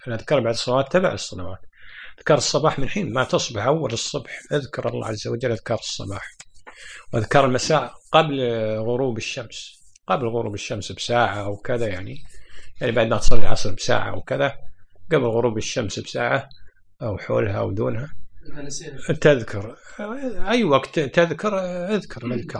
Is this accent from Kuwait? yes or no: yes; Kuwait; ترى من أول حتى عندنا في الكويت القسائم الصناعية اللي في الشويخ ممنوع الكويت يأجرها